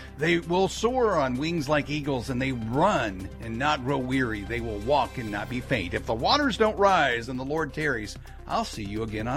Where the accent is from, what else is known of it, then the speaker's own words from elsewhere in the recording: Kansas City, United States; I grew up in Kansas City. I went to a big urban school in the middle of Kansas City.